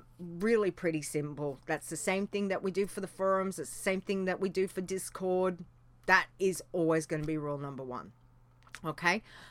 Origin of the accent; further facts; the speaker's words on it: Australia; We're Australian. We call it holidays. It's holidays. It's what we do.